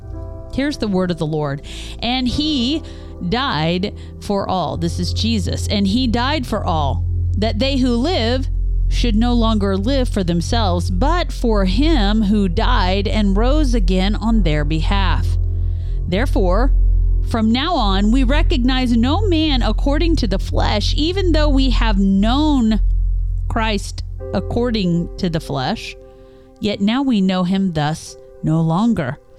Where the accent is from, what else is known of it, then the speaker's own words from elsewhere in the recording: Kansas City, United States; So we're from the Kansas City area and we like Kansas City Joe's barbecue.